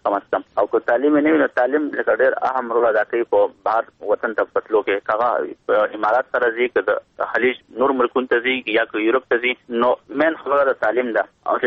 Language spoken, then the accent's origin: Pashto; Pakistan; خو پاکستانیان دي دلته ډېر زیات خوشحاله دي